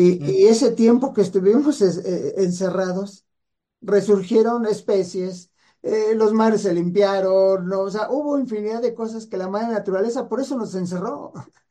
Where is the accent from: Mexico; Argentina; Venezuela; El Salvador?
Mexico; Sonora; now in Oaxaca, Mexico; Yo soy de Sonora y la vida me lleva a vivir a Oaxaca